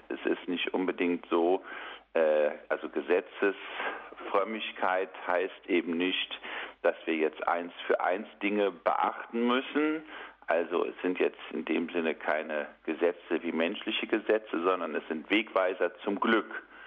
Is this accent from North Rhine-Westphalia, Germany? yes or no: yes; Cologne, North Rhine-Westphalia, Germany; Ich bin ja Kölner.